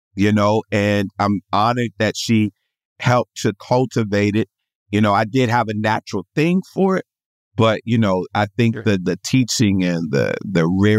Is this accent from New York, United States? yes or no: no; Houston, Texas, United States; I'm from Houston, Texas, originally. I'm one of 10 siblings, blended family.